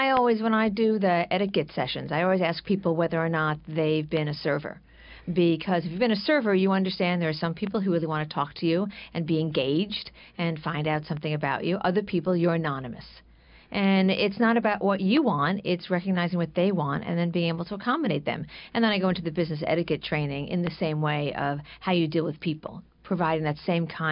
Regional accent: New York, United States; And I grew up on Long Island, and my dad worked in New York City.

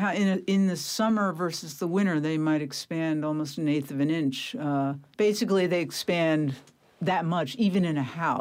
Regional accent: Pennsylvania, United States; I come from Eastern Pennsylvania, kind of Mennonite Amish country, and a lot of antiques there

